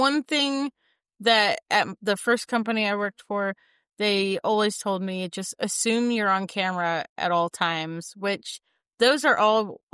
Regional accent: Dayton, Ohio, United States; now in Indianapolis, United States; Like, I'm in Indianapolis, Indiana. Okay. So like, and I'm from Dayton, Ohio, which is another like big city, right?

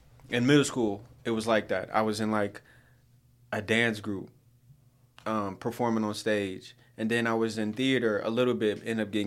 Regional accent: Nebraska, United States; Born and raised in the best state on the map, Nebraska.

